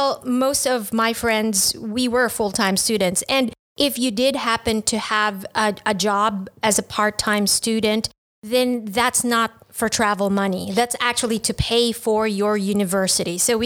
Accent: Manila, Metro Manila, Philippines; it wasn't a thing growing up in Manila in the 90s.

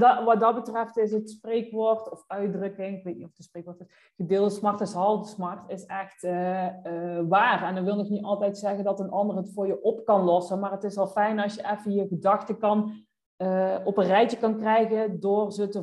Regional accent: North Brabant, Netherlands; Ik ben ook een Brabander.

